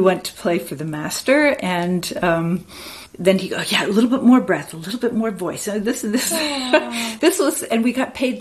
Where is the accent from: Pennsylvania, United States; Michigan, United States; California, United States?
Michigan, United States; Grand Rapids; I went back to my hometown, Grand Rapids, Michigan, and I played a solo recital